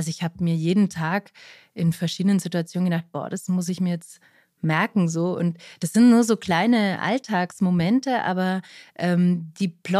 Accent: Neuendettelsau, Bavaria, Germany; ich bin in Neuendettelsau geboren, Kindergarten, Schule, alle Schulen

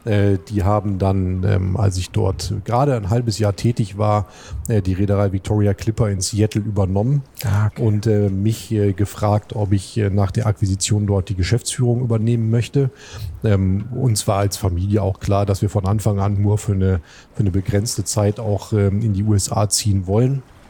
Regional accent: Duisburg, North Rhine-Westphalia, Germany; born there; now in Hamburg, Germany; Ich bin in der Hansestadt Duisburg geboren, habe auch da studiert und bin dann über Umwege jetzt zum zweiten Mal in Hamburg.

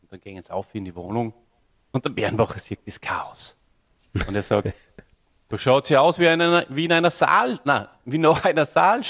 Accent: Salzburg, Austria; Ja, bei uns in Salzburg, hier, das weißt du natürlich am allerbesten, in den 80er Jahren, da war viel Schnee

